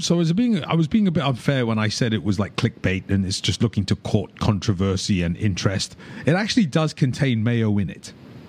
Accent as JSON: {"language": "English", "country": "United Kingdom", "tie": "born or raised there", "said": "growing up in the United Kingdom, we didn't really have mayonnaise."}